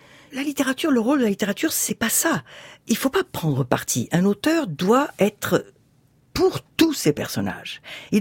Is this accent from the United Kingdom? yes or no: no; France; born there; Moi, je suis une fille d'émigrée, je suis née en France, pauvre, avec les études en France, l'école communale